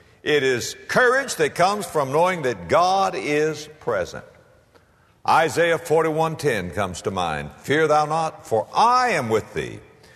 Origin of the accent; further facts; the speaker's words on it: West Palm Beach, Florida, United States; I was raised in South Florida, kind of what you might call Hurricane Alley, West Palm Beach, Florida. When I came up here, I thought we were going north.